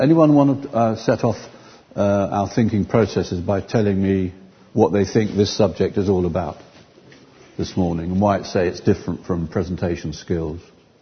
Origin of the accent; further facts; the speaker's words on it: United Kingdom; I'm British, kind of, fourth generation Italian, actually … so I should be speaking in the mother tongue of my homeland